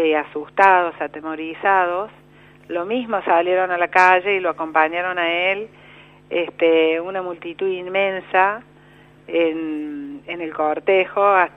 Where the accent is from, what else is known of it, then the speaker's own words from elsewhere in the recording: Argentina; porque nosotros como argentinos podamos decidir cuál es nuestro destino.